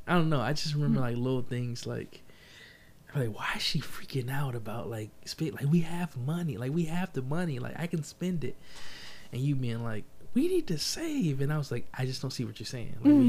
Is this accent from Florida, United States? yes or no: yes; Florida, United States; so I'm from Florida, so I was going to eat some crab legs